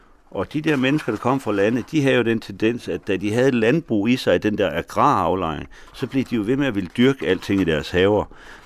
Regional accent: Frederikshavn, North Denmark Region, Denmark; Jeg kommer jo op fra Nordjylland, fra Frederikshavn og omegn.

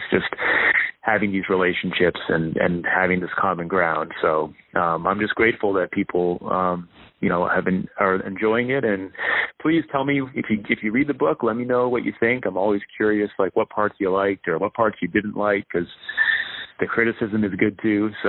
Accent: Rhode Island, United States; Yeah, well, actually, I'm from Rhode Island, so I was planning on doing a lot of stuff in the Northeast.

